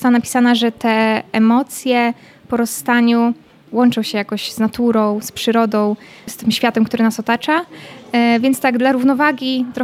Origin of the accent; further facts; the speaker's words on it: Bartoszyce, Warmian-Masurian Voivodeship, Poland; pochodzę z Bartoszyc, a tak właściwie mieszkam teraz w miejscowości Wiatrak obok Bartoszyc.